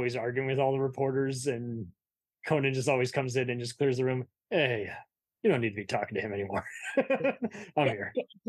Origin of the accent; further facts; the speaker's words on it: Boston, Massachusetts, United States; I'm only from Boston.